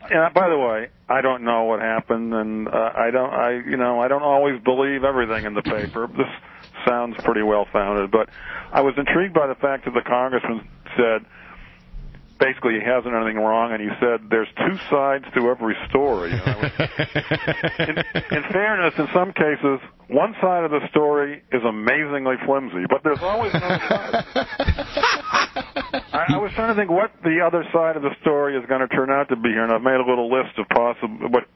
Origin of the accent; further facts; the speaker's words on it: New Orleans, Louisiana, United States; dude, I come from New Orleans.